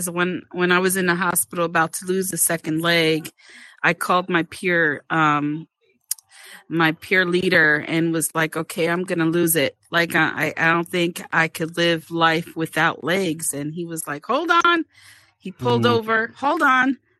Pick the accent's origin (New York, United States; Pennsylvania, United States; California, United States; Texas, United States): New York, United States; I'm originally from New York